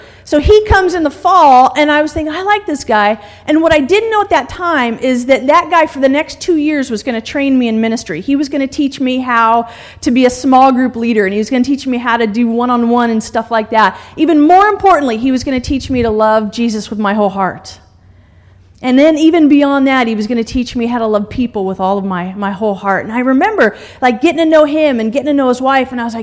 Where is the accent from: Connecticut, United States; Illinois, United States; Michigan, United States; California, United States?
California, United States; because I'm from California.